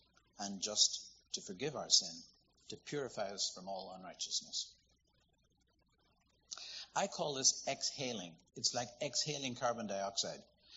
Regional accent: Northern Ireland, United Kingdom; In the country I come from, I was born in Northern Ireland.

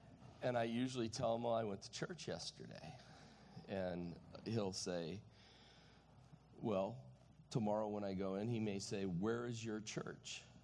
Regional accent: Waco, Texas, United States; born there; I had been given a small pocket New Testament from the hospital that I was born in Waco, Texas.

